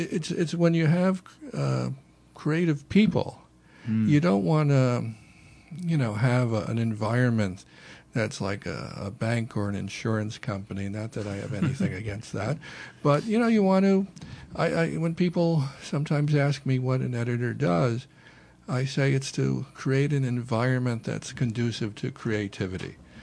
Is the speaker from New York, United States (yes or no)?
yes; Bronx, New York, United States; I was growing up in the Bronx, and it was during the 60s, which was a very turbulent time. And my dream was to live in Manhattan.